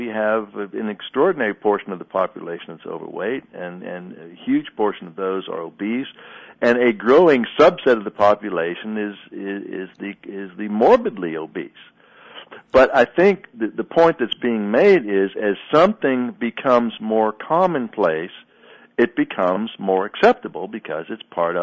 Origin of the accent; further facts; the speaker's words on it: Pittsburgh, Pennsylvania, United States; I'm from Pittsburgh, and so there was a time in the past when I was growing up with the steel mills where the air quality was just abysmal